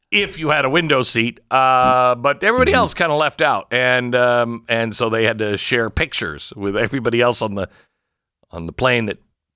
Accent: Pacific Northwest, United States; Growing up in the Pacific Northwest, it was actually, I think it happened on a sunny day.

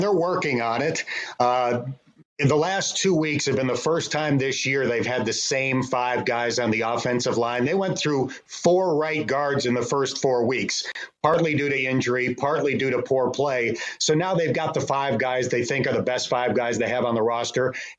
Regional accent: Buffalo, New York, United States; From the ages of about 11 to 16, I grew up near Buffalo, New York.

